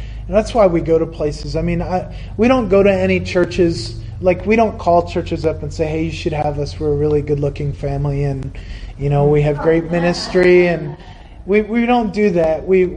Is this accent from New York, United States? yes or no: yes; New York, United States; And I love New York. I miss New York. I grew up here. I was born in Kingston.